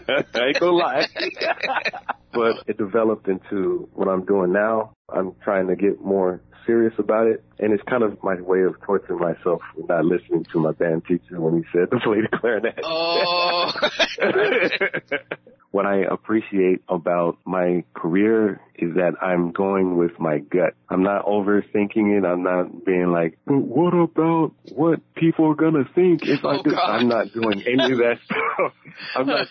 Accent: Miami, Florida, United States; Also the Rodriguez brothers, who I grew up with in Miami.

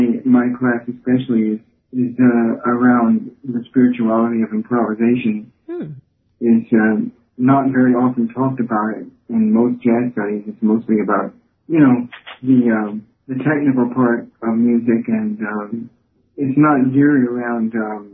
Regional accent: the Ozarks, United States; when I was raised in the Ozarks, man, they used to play the fiddle, the violin on their chest.

